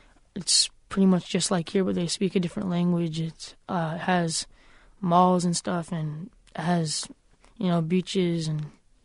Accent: Israel; now in United States; all the kids are mostly, you know, from America and stuff, and I'm from Israel, and it's a place I can go to. You know, the U.S. is my home, and Israel is also my home

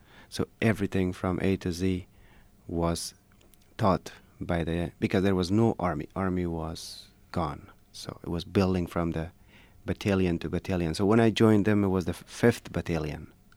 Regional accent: Kabul, Afghanistan; I grew up in Kabul, and I finished my bachelor's degree in Kabul University.

